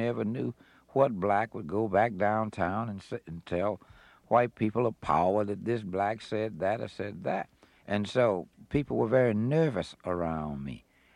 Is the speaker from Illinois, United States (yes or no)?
no; Selma, Alabama, United States; born there; I was born there in Selma.